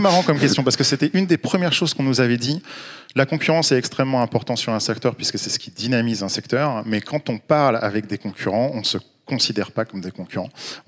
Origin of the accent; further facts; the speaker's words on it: Lannion, Brittany, France; moi je suis breton, je viens de Lannion en Bretagne-Nord.